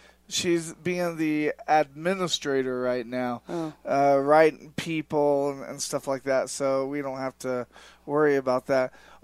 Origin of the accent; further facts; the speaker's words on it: Kokomo, Indiana, United States; I go there and visit every time I'm in my hometown, where there's no beaches.